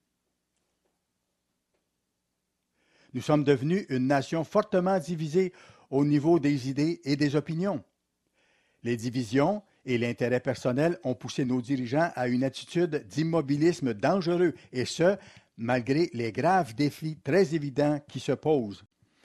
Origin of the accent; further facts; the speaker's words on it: Brisbane, Queensland, Australia; J'ai grandi à Brisbane, en Australie, durant les années 1940 et 50.